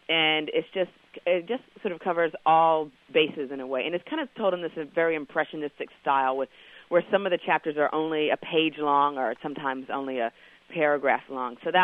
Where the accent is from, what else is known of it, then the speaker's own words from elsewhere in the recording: Kentucky, United States; One, I'm from Kentucky, and I just love when, you know, new Kentucky writers come out with things